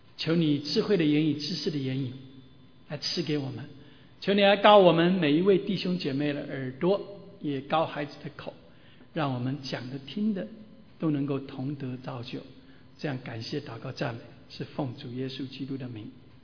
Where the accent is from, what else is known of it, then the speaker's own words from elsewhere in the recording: China; 我们中国人有的时候祝福人家生日的时候会讲福如什么寿比。